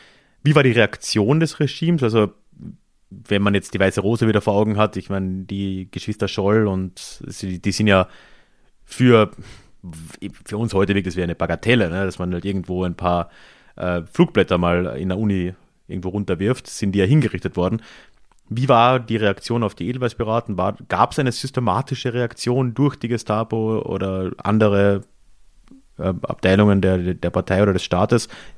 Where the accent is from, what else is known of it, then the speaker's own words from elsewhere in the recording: Carinthia, Austria; also gab es auch in meiner Jugend in Kärnten noch